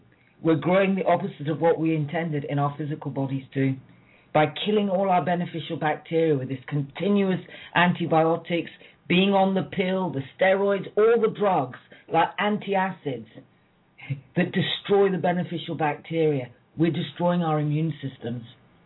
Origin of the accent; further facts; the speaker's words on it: Ghana; You know, I'm Ghanaian, and I go out to Ghana